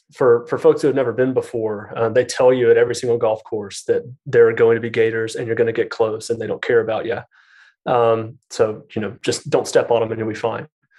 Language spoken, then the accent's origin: English; Alabama, United States; I grew up in South Alabama in a town of about 40,000 people. Mom taught school, dad sold cars.